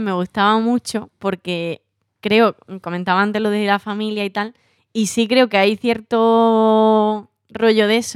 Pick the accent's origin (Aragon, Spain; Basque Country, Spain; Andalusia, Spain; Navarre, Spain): Andalusia, Spain; Somos andaluces.